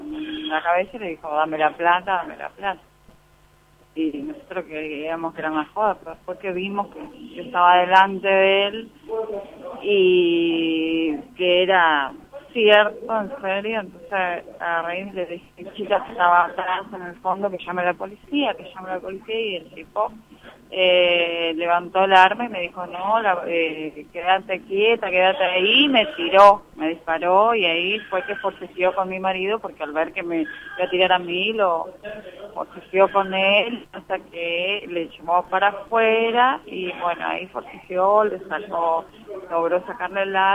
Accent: Leandro N. Alem, Argentina; Yo soy de Leandro Lalén y mi esposo de Buenos Aires.

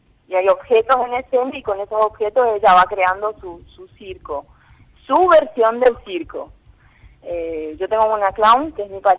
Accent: Jardín América, Misiones, Argentina; Yo soy de Jardín América

